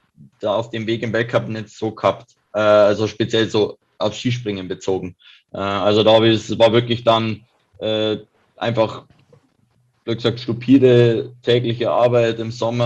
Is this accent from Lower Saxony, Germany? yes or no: no; Kiefersfelden, Bavaria, Germany; er kommt ja aus Wörgl, ich komme aus Kiepersfelden, vielleicht ist die örtliche Nähe, warum das gut funktioniert